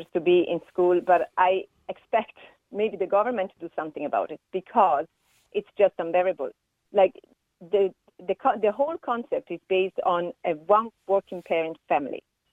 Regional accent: Italy

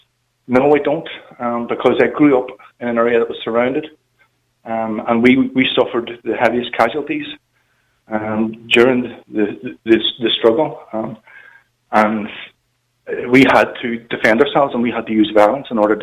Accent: Belfast, Northern Ireland, United Kingdom; I come from a nationalist area. I'm from Ardoyne, North Belfast, not far from Lanark, where the trouble kicked off last night.

